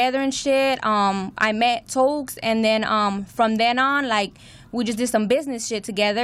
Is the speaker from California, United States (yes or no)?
yes; South Gate, California, United States; growing up in the city of Southgate, you know, being a little knucklehead female and stuff.